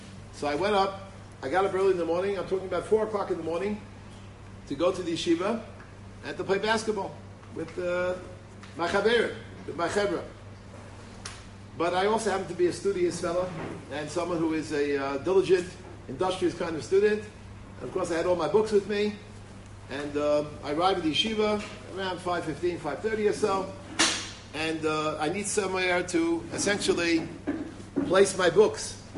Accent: New York City, New York, United States; I'm a fellow who's, I grew up in New York City

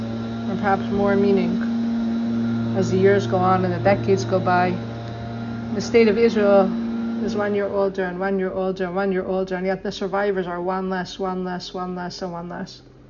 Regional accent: Zarka, Poland; moved away; I was deported from my hometown of Zarka, Poland, to the infamous camp of Buchenwald.

